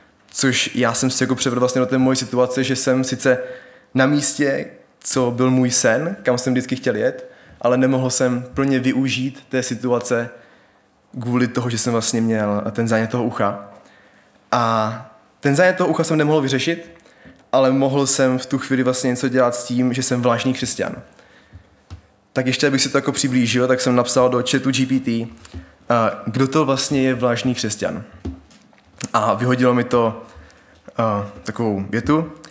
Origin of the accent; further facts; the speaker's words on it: Opava, Moravian-Silesian Region, Czechia; jsem z Opavy, z KŘSB.